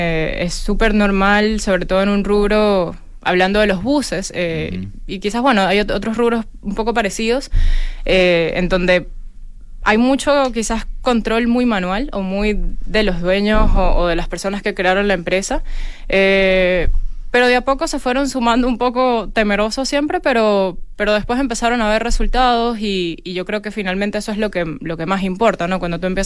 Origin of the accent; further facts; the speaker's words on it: Venezuela; Yo soy venezolana.